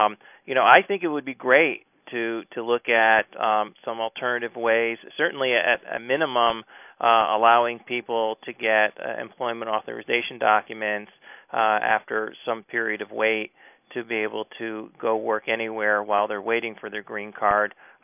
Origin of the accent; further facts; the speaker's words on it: United States; speaking as an American who, you know, doesn't even like to wait in line 5 minutes when I go to a movie theater to buy a ticket